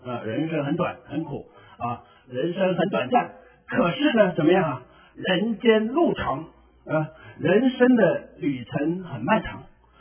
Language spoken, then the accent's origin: Chinese; China; 我们中国人很喜欢看连续剧啊，